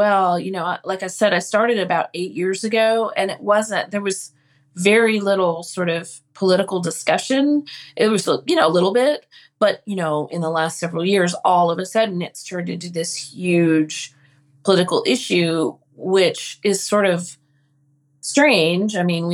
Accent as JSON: {"language": "English", "town": "Santa Rosa", "region": "California", "country": "United States", "tie": "born or raised there", "said": "I grew up in Sonoma County, so I have spent plenty of time, yeah. So I grew up in Santa Rosa"}